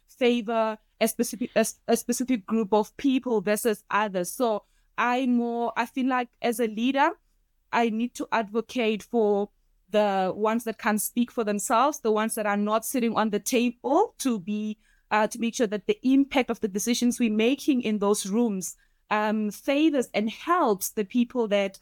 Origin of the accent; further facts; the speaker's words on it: South Africa; my responsibility as a South African person who's been through what I've been through in my childhood